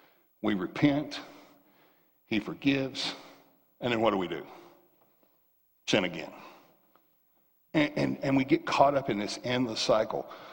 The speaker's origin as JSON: {"language": "English", "region": "the South", "country": "United States", "tie": "born or raised there", "said": "Growing up in the South, you know, son, maybe you've heard this before."}